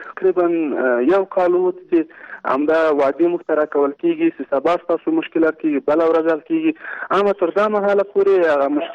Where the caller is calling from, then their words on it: Kabul, Afghanistan; د مرکز کابل نه تاسو سره تماس کړم.